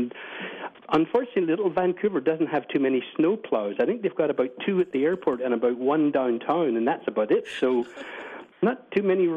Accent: Ireland; now in Canada; I'm still Irish, and I still have my Irish passport, and I have my Canadian passport

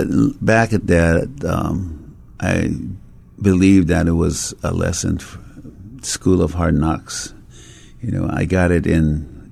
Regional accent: Kapahulu, Hawaii, United States; I grew up in Kapahulu.

